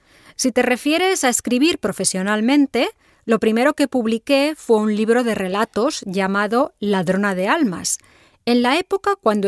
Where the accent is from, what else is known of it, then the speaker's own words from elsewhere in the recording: Bilbao, Basque Country, Spain; born there; also born or lived in Valladolid; now in Seville, Spain; Nací en Bilbao, me fui luego a Valladolid y ahora, desde hace años, vivo en Sevilla.